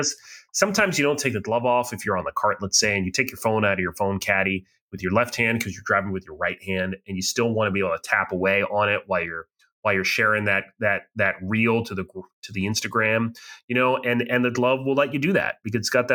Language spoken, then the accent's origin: English; Boston, Massachusetts, United States; You know, we're from the Boston area, you more than me.